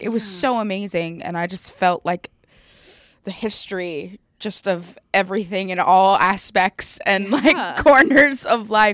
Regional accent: London, United Kingdom; born there; I mean, I was born in London, Hammersmith.

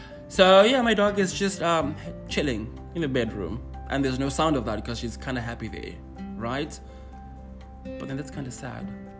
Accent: South Africa; You know, I'm from South Africa. I was also hoping for a chance to go home and see my mother and my sister

